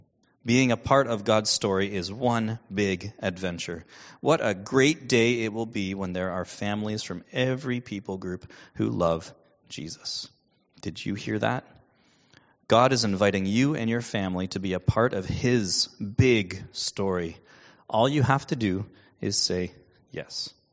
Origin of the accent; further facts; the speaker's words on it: Cobourg, Ontario, Canada; So perhaps it's no surprise to you, but in the town that I grew up in Coburg, and in the town Jenica grew up in Ingersoll, it was always a surprise when we would see someone who didn't look like us.